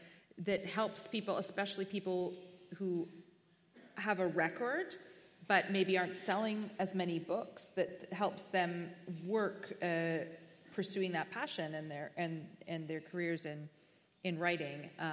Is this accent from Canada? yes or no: yes; Canada; because I was born and raised in Canada, so maybe I see things a little bit differently there.